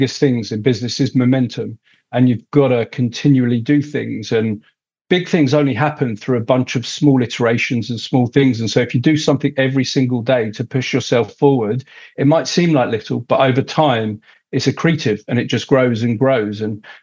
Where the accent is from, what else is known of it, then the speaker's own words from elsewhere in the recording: London, United Kingdom; moved away as an adult; now in New Zealand; growing up in London, you're exposed to quite a lot.